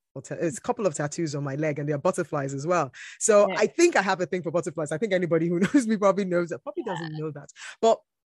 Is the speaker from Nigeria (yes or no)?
yes; Nigeria; Maybe that's because I'm originally Nigerian.